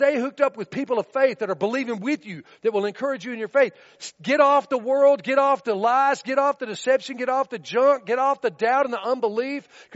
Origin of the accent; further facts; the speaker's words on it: Tennessee, United States; I grew up in Tennessee. I rode my whole childhood on the fender well of a pickup truck